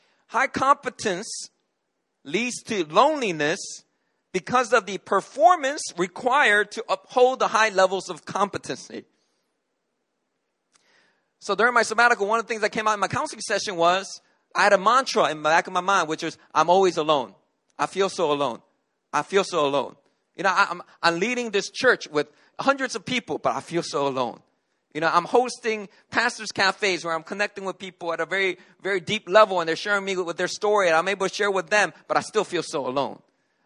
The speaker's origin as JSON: {"language": "English", "town": "Philadelphia", "region": "Pennsylvania", "country": "United States", "tie": "born or raised there", "said": "I grew up in Philadelphia, in America. And there I was taught right away that you don't cry."}